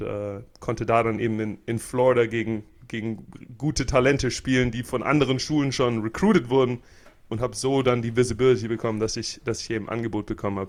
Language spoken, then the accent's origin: German; Germany; ich komme aus Deutschland und ich performe trotzdem in den Spielen relativ gut